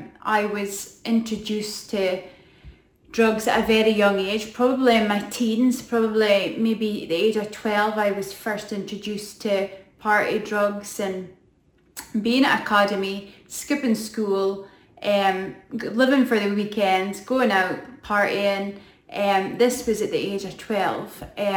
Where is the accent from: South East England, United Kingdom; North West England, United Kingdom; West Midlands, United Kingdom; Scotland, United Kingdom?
Scotland, United Kingdom; Aberdeen; I'm not from the Brock originally. I just kind of married into the Brock, but I'm originally from Aberdeen. I am one of four kids. Growing up was good, had a good life.